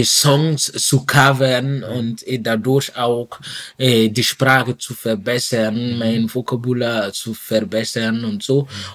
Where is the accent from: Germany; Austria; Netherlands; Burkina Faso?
Burkina Faso; first language Mooré; German is a second language; dann spreche ich Moré, meine Muttersprache, Französisch als Amtssprache in Burkina Faso und Deutsch.